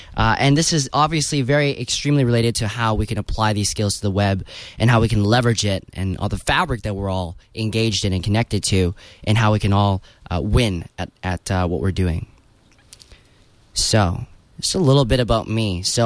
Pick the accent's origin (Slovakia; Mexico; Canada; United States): Canada; Vancouver, British Columbia; I'm glad to be here. Very honored as well. I hail from Canada, from Vancouver.